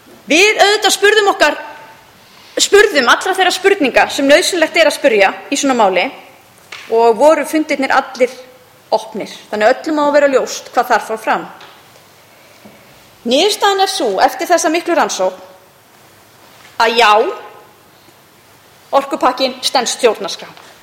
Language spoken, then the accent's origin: Icelandic; Mosfellsbær, Capital Region, Iceland; sveitastjórnarkosningar í heimabænum mínu Mosfellsbæ